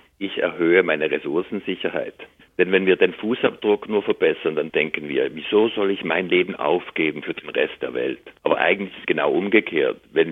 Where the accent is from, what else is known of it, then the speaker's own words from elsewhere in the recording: Switzerland; Ich bin in der Schweiz aufgewachsen.